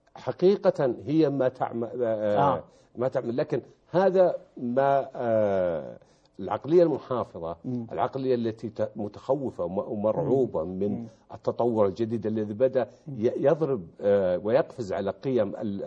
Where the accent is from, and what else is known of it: Saudi Arabia